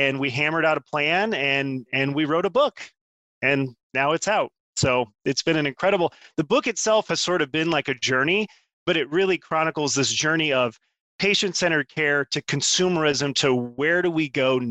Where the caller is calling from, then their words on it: Midwest, United States; I'm calling from the Midwest.